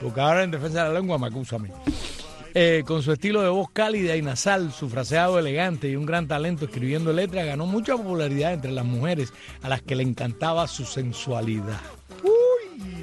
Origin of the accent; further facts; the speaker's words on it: Cuba; soy una cubana para el bien y no para el mal